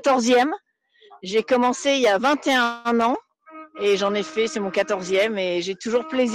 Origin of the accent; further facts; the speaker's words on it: Neuilly-sur-Seine, Île-de-France, France; Je viens de Neuilly-sur-Seine, dans le diocèse de Nanterre. Et je fais partie de la communauté Saint-François-Xavier.